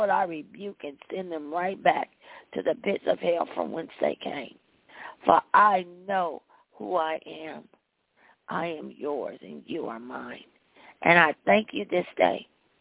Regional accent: the South, United States; accent: Southern; And when I get all kind of discombobulated, you'll hear my southern accent come out.

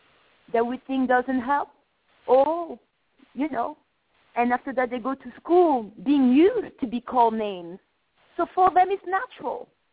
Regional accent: France; I am from France. I'm from Europe, but my parents are both black.

